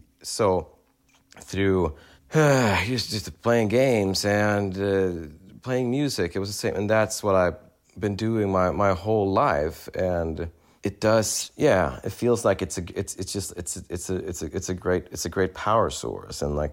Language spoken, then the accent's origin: English; Sweden; growing up in Sweden, and I don't want to, Sweden is an amazing place to live.